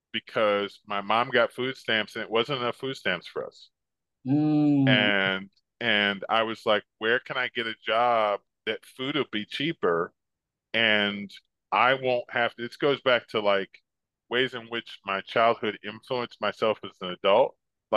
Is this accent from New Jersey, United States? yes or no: yes; New Jersey, United States; moved away as an adult; also born or lived in San Diego; I after I graduated from high school, I moved from New Jersey to San Diego. I wanted to, my dad lived there at the time, wanted to get to know him, and I was tired of being cold.